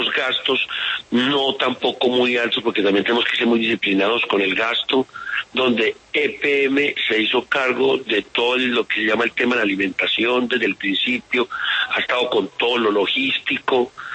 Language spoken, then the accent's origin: Spanish; Valdivia, Antioquia, Colombia; somos de Valdivia, y a pesar de que somos corregimiento y municipio tan separadas las dos, todos somos de Valdivia y queremos el bienestar para nosotros mismos.